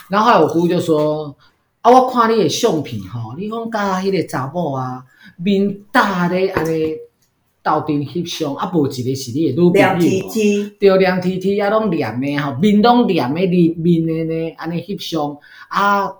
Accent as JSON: {"language": "Chinese", "region": "New Taipei", "country": "Taiwan", "said": "我是地虎人呐、啊。天龙国是指台北市，我是新北市，所以我是地虎人。"}